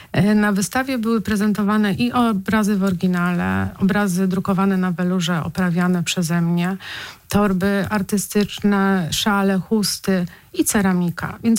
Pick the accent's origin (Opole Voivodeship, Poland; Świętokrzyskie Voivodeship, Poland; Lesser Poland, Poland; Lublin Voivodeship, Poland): Świętokrzyskie Voivodeship, Poland; Kielce; Ja też jestem z Kielc.